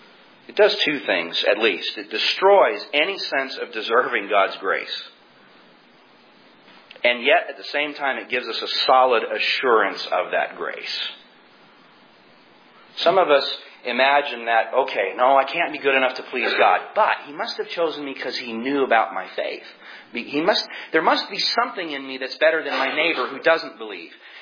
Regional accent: United States; Now, I come from the United States, and for me, that word pilgrim has some pretty strong associations.

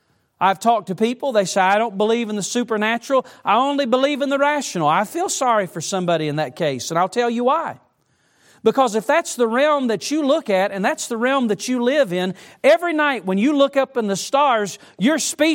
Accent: the South, United States; I remember growing up in the South, and sometimes hearing my grandma, we'd call her Mamaw, or I'd hear my Papaw

